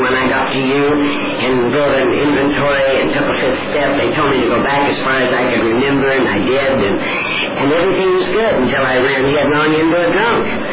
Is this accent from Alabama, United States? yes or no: no; Denver, Colorado, United States; And I grew up in Denver, and I grew up in a non-alcoholic home.